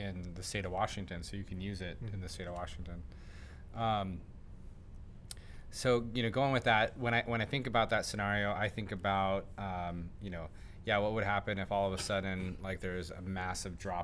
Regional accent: Venezuela; I'm from Venezuela, and so I talk about this kind of stuff a lot.

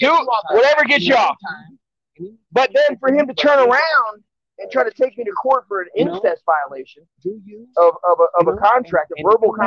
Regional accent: California, United States; I'm not from Kentucky, no. I'm from California.

